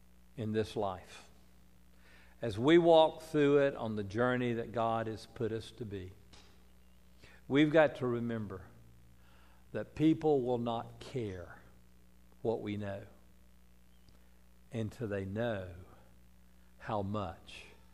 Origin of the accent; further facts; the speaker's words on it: the South, United States; Oh, I was raised in the South. I understand discrimination.